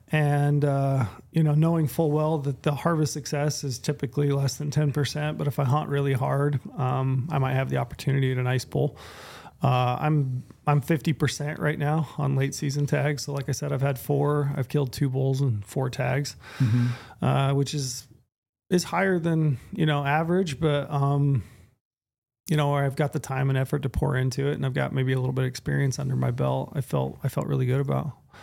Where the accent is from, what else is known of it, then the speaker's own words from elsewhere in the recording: Utah, United States; I've drawn in Arizona for elk. And I've drawn, so that's one more tag for big bulls than I've drawn in my home state of Utah.